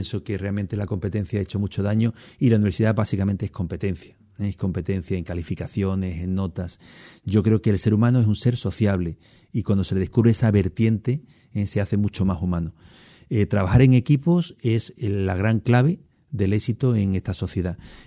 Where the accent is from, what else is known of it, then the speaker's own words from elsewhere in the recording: Huelva, Andalusia, Spain; No estoy en Huelva, estoy en una ciudad preciosa también, que es Castellón, a la que vengo con cierta frecuencia y me encanta porque además Castellón tiene muchas similitudes con Huelva.